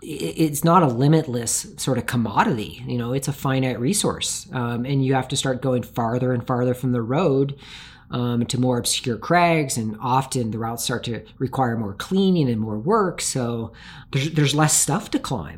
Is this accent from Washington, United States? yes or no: yes; Tacoma, Washington, United States; I grew up in Tacoma, Washington.